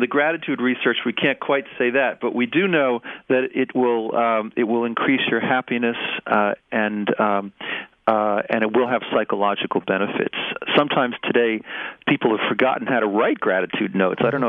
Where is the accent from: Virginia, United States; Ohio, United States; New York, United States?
New York, United States; Long Island; I'm originally from Long Island and grew up just a few miles from … house, actually, and ran into him as a young guy.